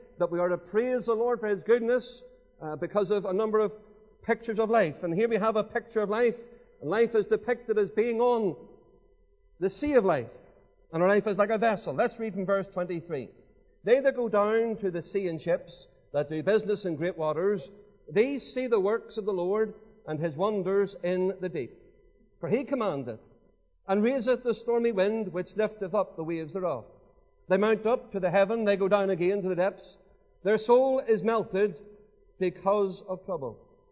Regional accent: Lisburn, Northern Ireland, United Kingdom; I was born and brought up in Lisburn. That's where I've lived all of my life. Well, most of my life anyway.

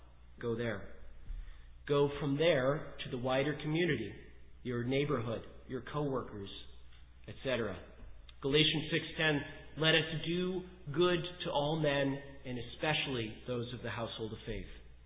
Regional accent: New York, United States; I grew up in Oswego County. There's poor people around here.

